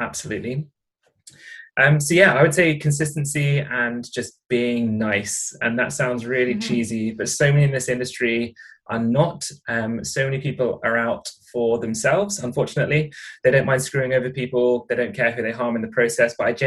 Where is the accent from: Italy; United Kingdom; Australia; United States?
United Kingdom; South East England; accent: southern English; As you can tell from my accent, I'm very English, like the very south of England.